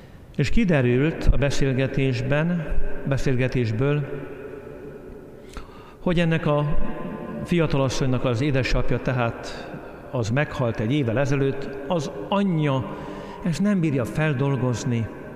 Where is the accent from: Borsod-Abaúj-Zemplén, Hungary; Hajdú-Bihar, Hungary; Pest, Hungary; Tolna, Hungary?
Pest, Hungary; Gödöllő; Én Gödöllőn nőttem fel